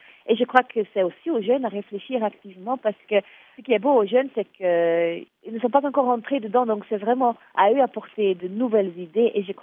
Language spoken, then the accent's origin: French; Belgium; Même en tant que Belge, je vois les différences entre les Wallons et les Flamands, par exemple.